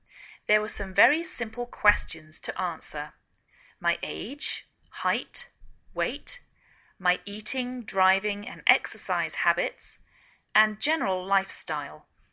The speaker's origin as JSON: {"language": "English", "region": "England", "country": "United Kingdom", "lives_now": "United States"}